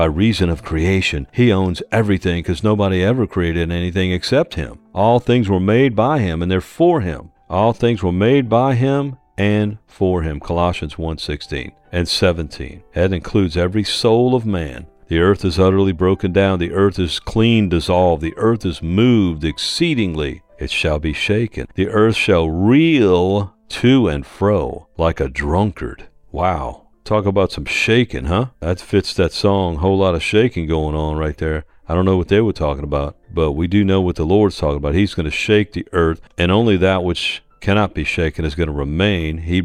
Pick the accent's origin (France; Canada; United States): United States; New Orleans, Louisiana; You know, I was born and raised in New Orleans. That's all they do is celebrate down there, man.